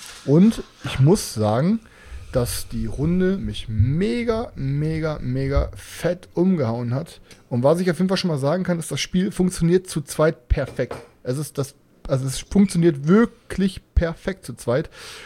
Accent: North Rhine-Westphalia, Germany; Ich komme aus dem Pott

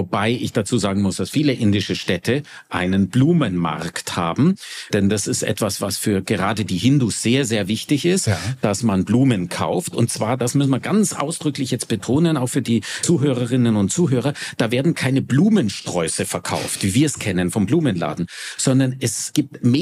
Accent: Bavaria, Germany; ich komme aus Bayern

